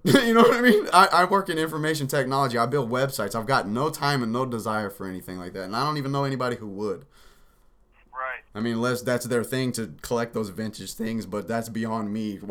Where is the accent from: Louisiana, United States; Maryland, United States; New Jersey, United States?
Louisiana, United States; born there; also born or lived in Las Vegas; Well, you know, I was born in Louisiana, and I actually came here from Vegas